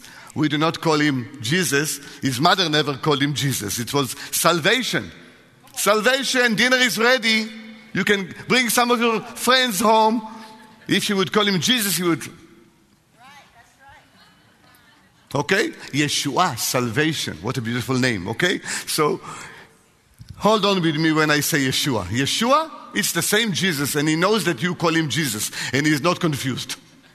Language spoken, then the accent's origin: English; Israel; accent: Israeli; English is a second language; And I really, really hope that you will get used to my heavy Israeli accent, because if you don't, it's your problem.